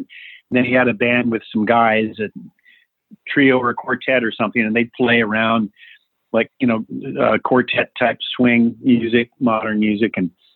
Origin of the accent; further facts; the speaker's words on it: Newport Beach, California, United States; Well, my dad was in the Marines. He was in the military. So even though my home, our home base, which they chose as their home, was Newport Beach